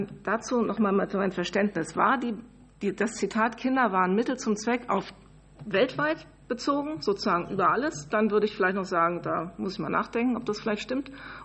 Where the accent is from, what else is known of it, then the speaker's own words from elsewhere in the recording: Hesse, Germany; Ich kenne allein, ich komme übrigens auch aus Hessen, etliche Belege dafür, dass das geschehen ist.